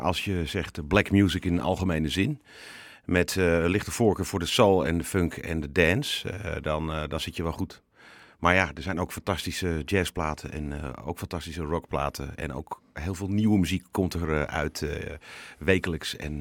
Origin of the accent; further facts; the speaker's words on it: Laren, North Holland, Netherlands; Ik ben zelf geboren en getogen in Laren. Dat geldt niet voor al mijn neefjes en mijn broers en zo. Maar het grootste gedeelte van de familie. Helemaal Larens, ja, klopt.